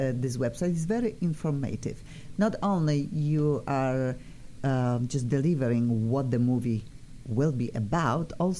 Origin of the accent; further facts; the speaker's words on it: Poland; English is a second language; I am originally from Poland. Obvious, my accent is obvious. Cannot get rid of my accent.